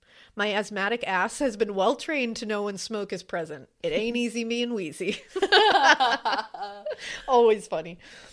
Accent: Florida, United States; I grew up in Florida and would visit the St. Augustine Lighthouse almost yearly as part of school field trips.

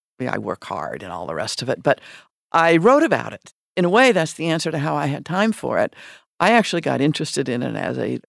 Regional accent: Colorado, United States; I grew up in Colorado, right? I am acutely aware I grew up as a young white girl on conquest territory

